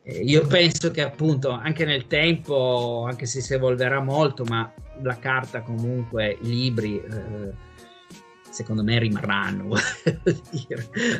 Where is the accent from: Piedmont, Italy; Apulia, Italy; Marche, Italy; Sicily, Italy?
Piedmont, Italy; Sai, il vino da buon piemontese, Barbera.